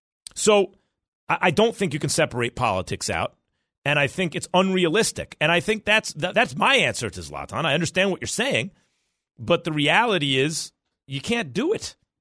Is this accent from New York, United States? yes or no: yes; New York, United States; also born or lived in Los Angeles; I was born and raised in New York. The only other place I ever lived for 6 years was Los Angeles, okay?